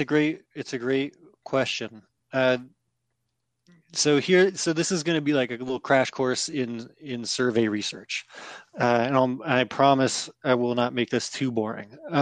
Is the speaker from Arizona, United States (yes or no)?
no; California, United States; now in New York, United States; And so I'm from California and live in New York, and I don't know enough about Eau Claire or any of the other cities on the dashboard